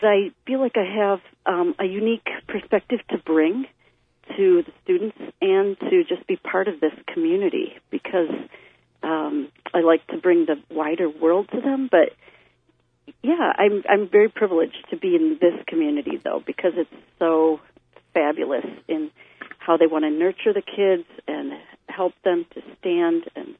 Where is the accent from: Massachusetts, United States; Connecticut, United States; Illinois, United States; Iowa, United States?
Illinois, United States; Chicago; now in Rib Lake, United States; I'm presently living in Rib Lake, and we've been here for 16 years, but I did grow up in the Chicagoland area.